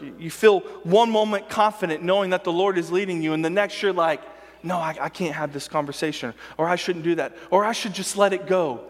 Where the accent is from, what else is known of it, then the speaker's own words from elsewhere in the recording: Oklahoma, United States; And I said, man, I'm from Oklahoma. There's a church on every corner.